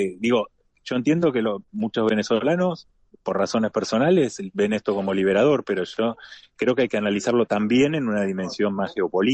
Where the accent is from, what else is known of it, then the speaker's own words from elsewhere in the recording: Argentina; yo soy argentino